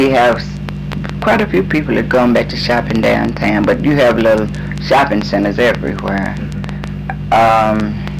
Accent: Knoxville, Tennessee, United States; I was raised in East Knoxville, right?

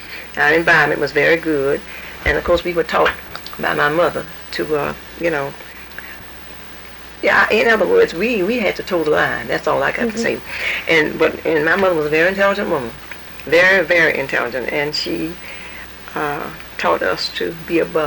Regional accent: Birmingham, Alabama, United States; I was born in Birmingham, around by Parker, where Parker mm-hmm. High School lives today. And we lived in that community, and I stayed in that community until I came over here.

